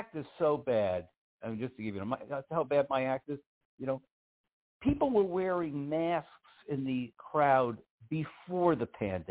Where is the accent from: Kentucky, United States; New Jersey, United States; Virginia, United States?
New Jersey, United States; Livingston; Yeah, yep. I grew up in Livingston, you know.